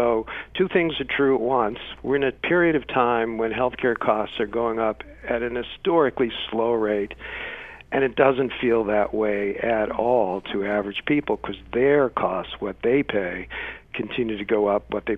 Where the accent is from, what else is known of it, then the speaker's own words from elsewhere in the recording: Boston, Massachusetts, United States; I know you have Mets and Yankees fans in the area, but I'm originally from Boston